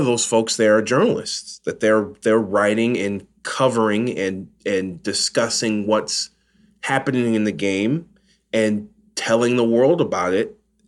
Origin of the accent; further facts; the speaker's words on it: Detroit, Michigan, United States; that thirst for knowledge on the teams that I grew up following here in Detroit has not gone away, quite frankly.